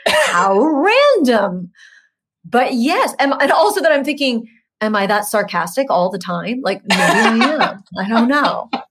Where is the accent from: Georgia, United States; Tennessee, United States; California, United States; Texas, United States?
California, United States; Huntington Beach; Isn't that weird? I'm from Huntington Beach.